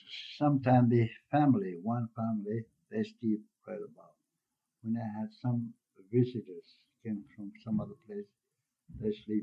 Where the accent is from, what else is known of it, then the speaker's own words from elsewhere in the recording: Barrow, Alaska, United States; when they find out that I was from Barrow